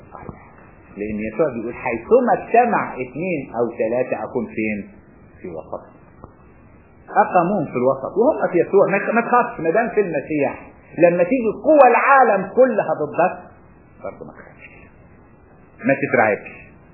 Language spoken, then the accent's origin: Arabic; Egypt; بيسمى عندنا في مصر مجلس الشعب